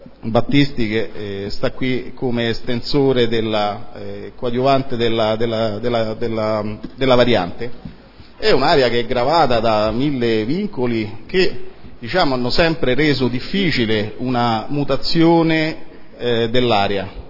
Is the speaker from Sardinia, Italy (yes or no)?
yes; Sardinia, Italy; Sono sardo, quindi ogni tanto qualcosa mi passa e qualcosa esce fuori.